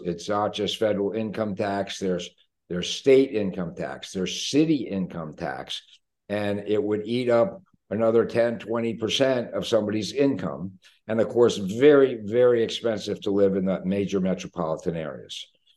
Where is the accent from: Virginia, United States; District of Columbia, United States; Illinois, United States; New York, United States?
District of Columbia, United States; Washington; born there; now in Miami, United States; I could say I was born in Washington, D.C., which would be true, but I have lived in Miami since 1977 now.